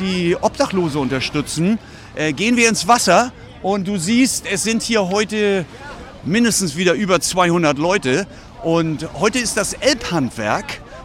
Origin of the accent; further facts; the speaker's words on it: Schleswig-Holstein, Germany; ich komme aus Schleswig-Holstein, Flensburg mag ich sehr